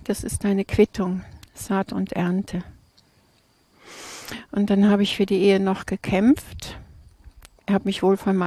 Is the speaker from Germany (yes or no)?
yes; Krefeld, North Rhine-Westphalia, Germany; now in Thun, Switzerland; Nordrhein-Westfalen.